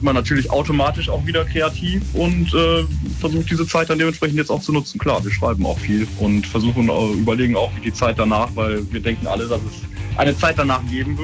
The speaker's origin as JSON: {"language": "German", "town": "Düsseldorf", "region": "North Rhine-Westphalia", "country": "Germany", "said": "Aber natürlich muss man natürlich sagen, als Düsseldorfer, und da kann man sich ja auch nicht vor verstecken"}